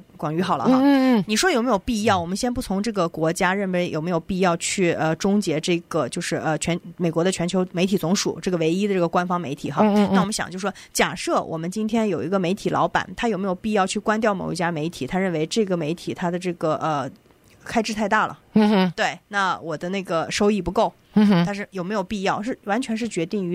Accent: China

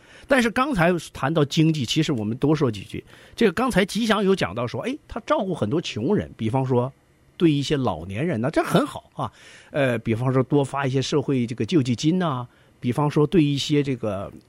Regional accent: China; 如果用我们从来自中国大陆的人的想法去分析啊

